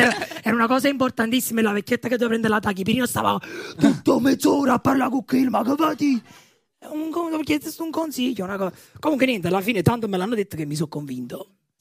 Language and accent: Italian; Naples, Campania, Italy; io sono di Napoli, non so se si sente.